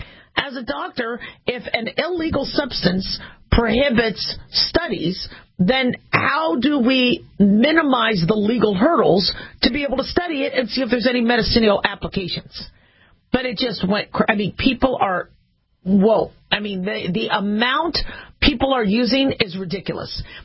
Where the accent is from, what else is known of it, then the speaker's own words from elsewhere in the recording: Nevada, United States; even though I voted to legalize marijuana in Nevada, because I'm from Nevada